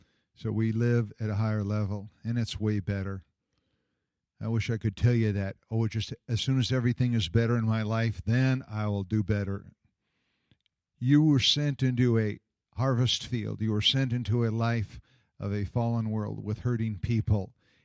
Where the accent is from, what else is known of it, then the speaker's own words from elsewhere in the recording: the South, United States; We're from the South. We do a dog dip every Saturday.